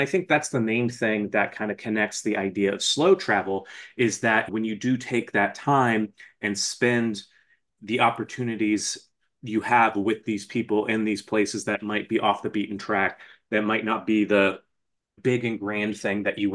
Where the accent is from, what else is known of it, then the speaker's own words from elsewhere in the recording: Arizona, United States; You know, on family road trips, I was the one that growing up in Arizona, that was always insistent on stopping at every roadside attraction that we could.